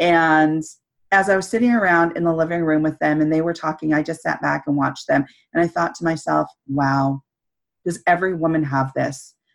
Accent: Santa Cruz, California, United States; I'm from Northern California. I'm from like near the San Francisco, Monterey Bay area in Santa Cruz.

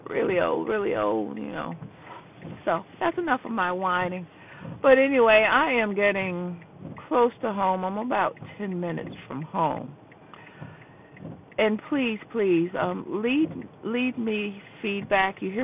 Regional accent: Norfolk, Virginia, United States; I didn't grow up in Virginia Beach. I grew up in Norfolk

